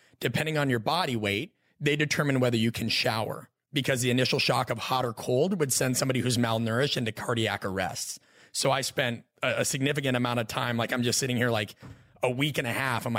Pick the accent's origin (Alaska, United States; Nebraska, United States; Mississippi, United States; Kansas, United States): Nebraska, United States; Omaha; I grew up in Omaha, Nebraska, right?